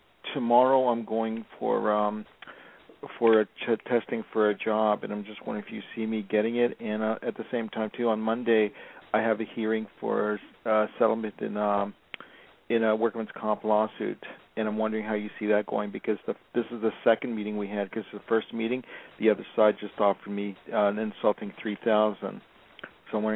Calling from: Los Angeles, California, United States; Los Angeles.

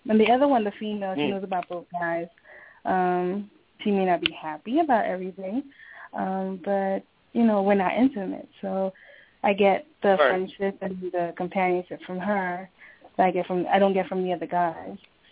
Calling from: New Jersey, United States; I'm calling from New Jersey.

